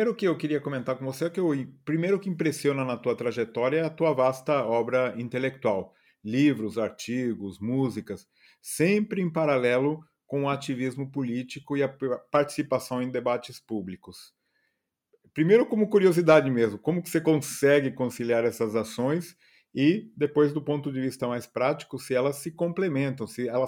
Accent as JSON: {"language": "Portuguese", "country": "Argentina", "moved": "yes", "lives_now": "Brazil", "said": "assim como eu vim da Argentina, né, em 76 com os meus pais"}